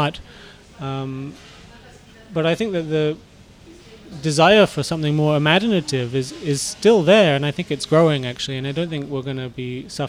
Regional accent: United States; I'm American, actually.

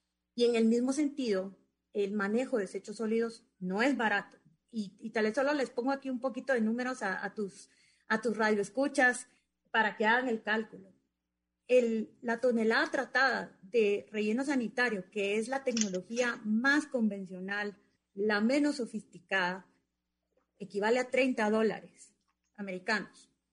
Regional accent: Guatemala; nosotros como guatemaltecos tal vez maduramos

